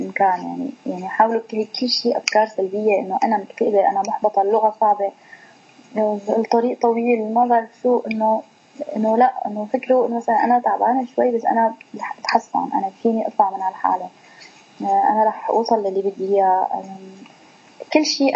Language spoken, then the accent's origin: Arabic; Syria; نحن كشعب سوري عانينا كثير وعم نعاني كثير